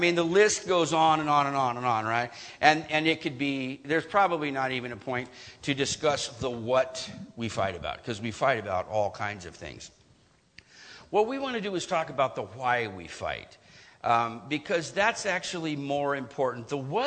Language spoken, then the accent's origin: English; California, United States; So I'm a pastor's kid. I was raised in Northern California, rural Northern California.